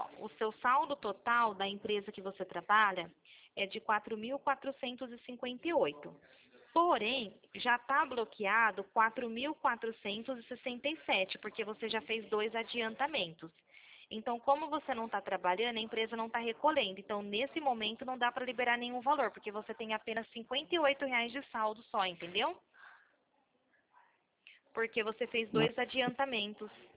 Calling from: Nova Odessa, São Paulo, Brazil; Eu falo aqui da cidade de Nova Odessa, aqui da região de Campinas

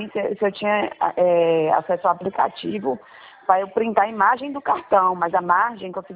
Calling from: Porto Seguro, Bahia, Brazil; Porto Seguro, Bahia.

